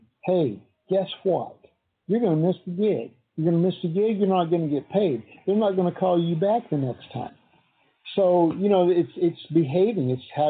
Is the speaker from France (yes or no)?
no; Ireland; I mean, I'm Irish, you know, I'm Euro trash actually. But the thing is that a lot of the Irish comes up in me, and man, I get moved.